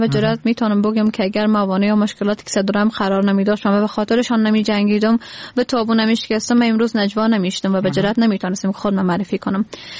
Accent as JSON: {"language": "Persian", "region": "Badakhshan", "country": "Afghanistan", "tie": "born or raised there", "said": "من در بدخشان متولد شدیم و زادگاهم بدخشان است."}